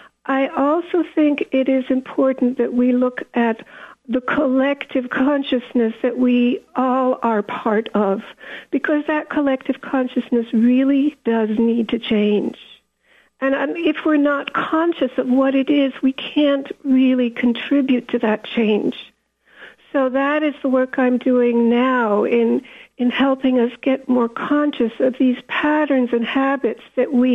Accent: Germany; when I was growing up in Germany, there were hardly any Jews

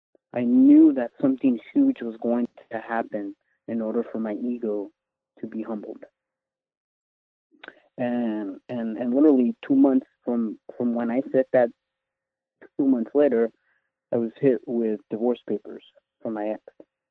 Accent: Los Angeles, California, United States; born there; I'm 39 years old. I was born in East LA, born in 1977 in a female body.

